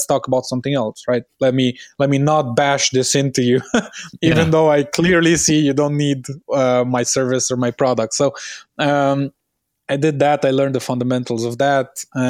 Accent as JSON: {"language": "English", "region": "Transylvania", "country": "Romania", "tie": "born or raised there", "said": "I was born in Transylvania. I was born in a very small town. I think like maybe 2,000 people around. So I was raised there with, you know, the cattle, the chickens, everything, like working the land"}